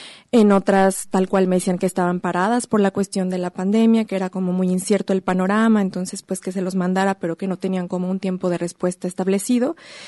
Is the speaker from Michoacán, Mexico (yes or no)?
no; Guadalajara, Jalisco, Mexico; now in Mexico City, Mexico; yo soy tapatía de origen, aunque ahora estoy viviendo en Ciudad de México